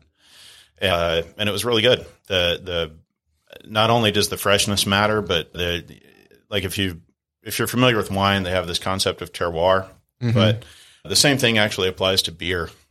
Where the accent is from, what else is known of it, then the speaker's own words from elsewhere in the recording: Salisbury, North Carolina, United States; So I grew up in Salisbury, built the malt house near where I grew up.